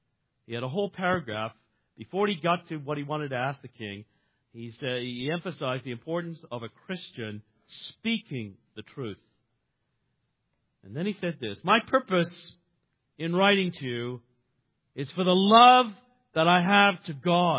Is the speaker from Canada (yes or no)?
yes; Canada; And as some of you know, I'm a Canadian, so I have a queen.